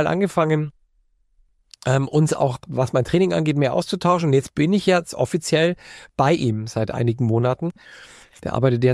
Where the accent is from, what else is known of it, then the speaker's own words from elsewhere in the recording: Baden-Württemberg, Germany; er ist ja Franke, ich bin Schwabe, wir haben dann viel mit Dialekt gesprochen